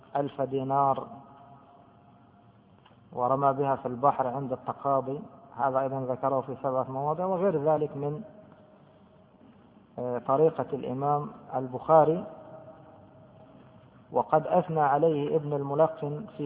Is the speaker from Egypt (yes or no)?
yes; Egypt; طبعا عيان هذه مشهورة عندنا في مصر، فلان عيان، عيان يعني مريض